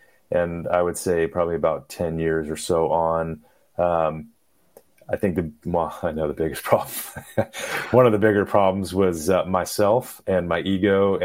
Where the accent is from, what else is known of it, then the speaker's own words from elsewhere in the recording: Phoenix, Arizona, United States; So I grew up in Phoenix, Arizona, and essentially a lot of my friends, dads and family and football coaches, and they were all in the fire service.